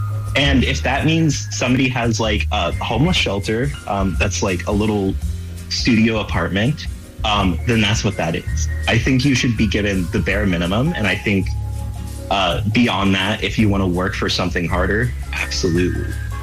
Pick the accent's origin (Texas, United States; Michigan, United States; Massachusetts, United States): Texas, United States; I'm from Texas, so I don't know what happens when you get cold.